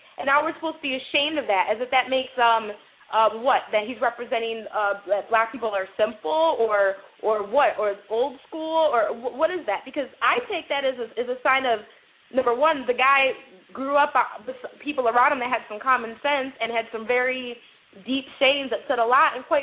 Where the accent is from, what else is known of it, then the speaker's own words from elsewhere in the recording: Detroit, Michigan, United States; you actually had Herman Cain that went to my hometown. The definition of what liberalism does to people, Detroit, Michigan